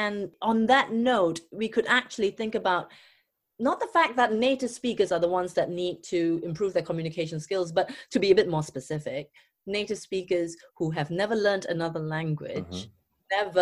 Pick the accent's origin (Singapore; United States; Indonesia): Singapore; first language English; You see, I consider myself a native speaker because I grew up speaking English. I was educated through the medium of English because I come from Singapore.